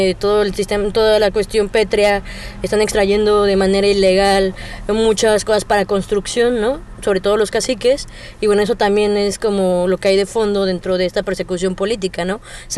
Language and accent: Spanish; Ciudad Nezahualcóyotl, State of Mexico, Mexico; Yo soy de Ciudad Nezahualcóyotl, es un barrio periférico muy cercano a la Ciudad de México, que está entre varios espacios del Estado de México